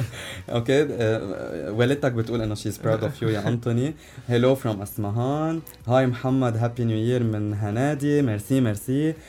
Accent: Baalbek, Baalbek-Hermel, Lebanon; born there; لا يعني بعلبك هي مسقط رأسي مثل ما بيقولوا، ولكن الجنوب هو هيدا

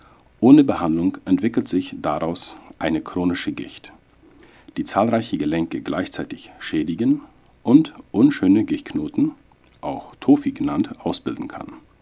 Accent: Loma Plata, Boquerón, Paraguay; also born or lived in Germany; Ich komme aus Loma Plata und habe Medizin an der UNA in Asunción studiert.

